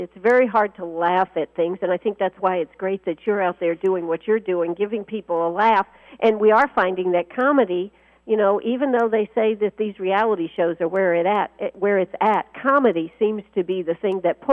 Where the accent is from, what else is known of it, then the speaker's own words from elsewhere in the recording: Maine, United States; now in North Carolina, United States; When I first came down here, I'm from Maine originally.